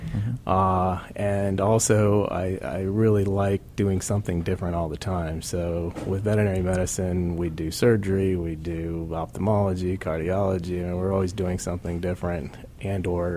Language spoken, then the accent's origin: English; Orlando, Florida, United States; I was born and raised in Orlando before the traffic was horrible.